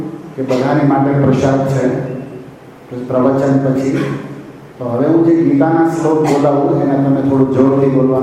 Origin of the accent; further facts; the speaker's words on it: Bhavnagar, Gujarat, India; હું જે દેશથી આવું છું તમે પણ એ દેશના છો, અને મારે કહેવું છે કે ભારત ખાલી દેશ નથી, સંદેશ છે આખા વિશ્વમાં, અને વિશેષ કરીને ભાવનગર અમારું સૌરાષ્ટ્ર